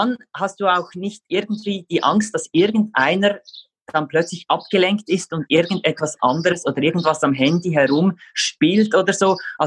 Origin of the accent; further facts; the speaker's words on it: Switzerland; Wir haben ja auch jetzt Ausnahmezustand, alles ist geschlossen, auch bei uns in der Schweiz.